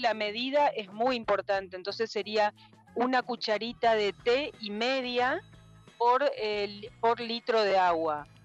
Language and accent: Spanish; Leandro N. Alem, Misiones, Argentina; born there; moved away as an adult; also born or lived in Buenos Aires; Sí, misionera, nací en Leandro Nealem, cerca, ajá, de Oberá.